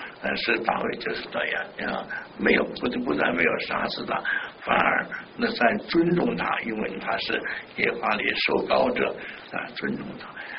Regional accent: China; 我们中国人常说士可杀

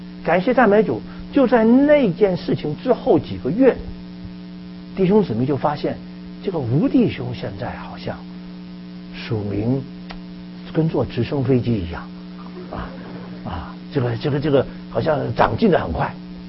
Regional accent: Hong Kong; also born or lived in Beijing; 那我呢是北京人在香港长大，这是最自然的

